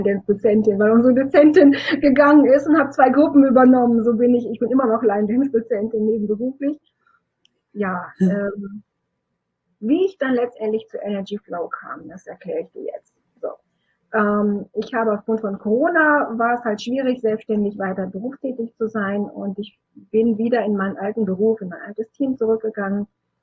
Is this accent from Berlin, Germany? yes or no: no; Bielefeld, North Rhine-Westphalia, Germany; ich komme aus Bielefeld, also Nordrhein-Westfalen.